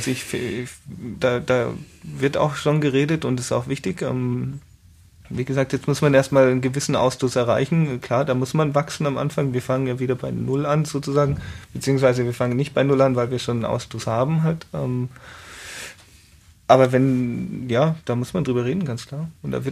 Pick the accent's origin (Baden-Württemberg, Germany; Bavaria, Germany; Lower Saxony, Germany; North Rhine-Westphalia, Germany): Bavaria, Germany; Mönchsambach; Also ich bin ja in Mönchsambach groß geworden sozusagen.